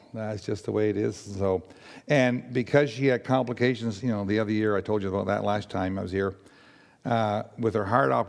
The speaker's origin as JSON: {"language": "English", "town": "Halifax", "region": "Nova Scotia", "country": "Canada", "said": "So no problem saying I'm from Halifax."}